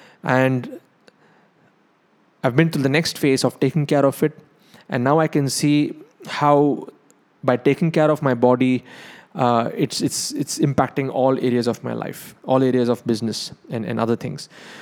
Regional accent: South India, India; And because I'm South Indian, North Indian, you may have different options over there.

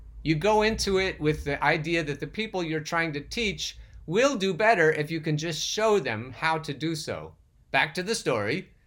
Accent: United States; it's my duty as an American, an attorney, a business owner, a husband

